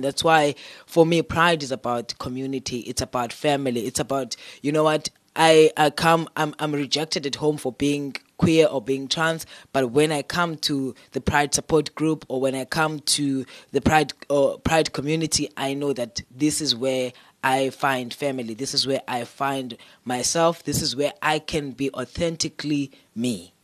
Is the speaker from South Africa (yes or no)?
yes; South Africa; So for me as a South African, it just means, what's next?